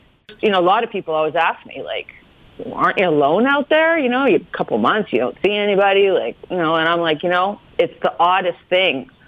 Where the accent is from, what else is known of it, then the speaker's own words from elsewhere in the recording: Canada; I'm a Canadian of settler descent.